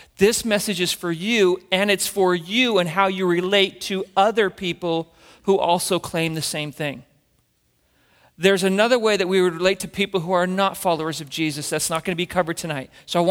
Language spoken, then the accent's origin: English; Carson City, Nevada, United States; We came from Carson City, Nevada.